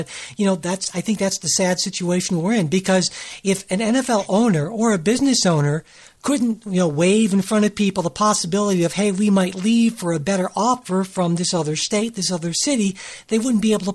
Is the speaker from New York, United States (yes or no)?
no; Cleveland, Ohio, United States; growing up in Cleveland and following very closely when the Browns left town